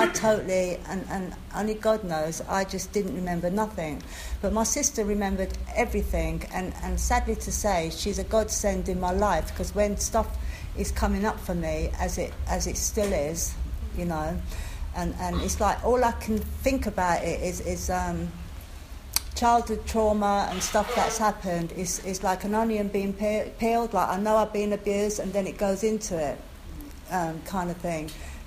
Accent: Yorkshire and the Humber, United Kingdom; also born or lived in London; my dad was a punter, and I was born in London. And when I was young, my dad stopped paying my mum for sex, so my grandmother ended up taking my mother back to Yorkshire, and I ended up a mixed race, right?

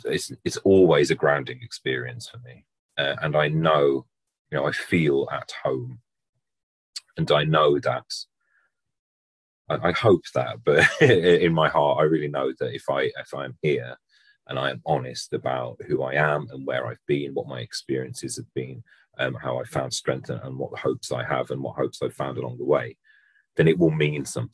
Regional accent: Wolverhampton, West Midlands, United Kingdom; born there; Although I live in South London now, and I have done for the last 15 years or so, I'm not from here. I was born in the West Midlands. I was born in Wolverhampton.

